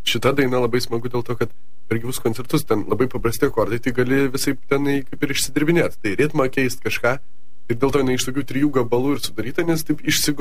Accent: Vilnius, Vilnius County, Lithuania; Tai liko mes vilniečiai.

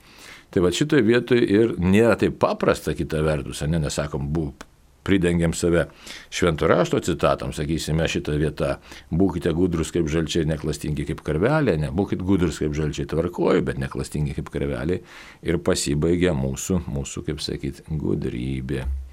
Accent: Kaunas, Kaunas County, Lithuania; Nu, mes iš Kauno ten keliese buvom

